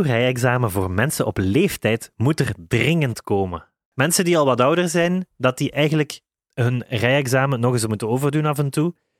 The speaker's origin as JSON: {"language": "Dutch", "town": "Bree", "region": "Limburg", "country": "Belgium", "said": "We zijn van Bree. Mijn moeder is van Bree."}